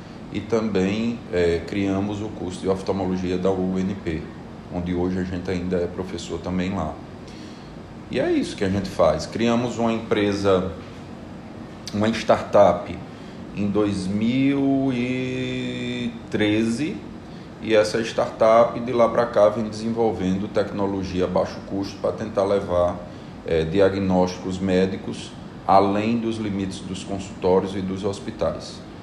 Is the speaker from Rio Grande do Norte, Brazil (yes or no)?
yes; Rio Grande do Norte, Brazil; eu sou potiguar, eu sou filho da UFRN.